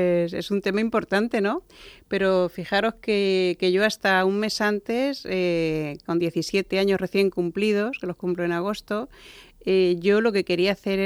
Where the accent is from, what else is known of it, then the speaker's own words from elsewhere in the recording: Albacete, Castilla-La Mancha, Spain; now in Murcia, Spain; como Murcia y Albacete pertenecíamos a la misma región, yo soy de Albacete, me tocaba venirme a Murcia.